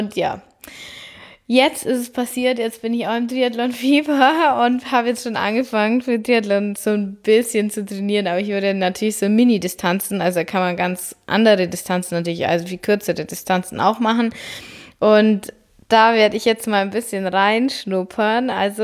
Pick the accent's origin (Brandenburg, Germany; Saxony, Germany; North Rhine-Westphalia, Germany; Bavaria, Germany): Bavaria, Germany; für mich als Bayerin ist es da oben echt ungewöhnlich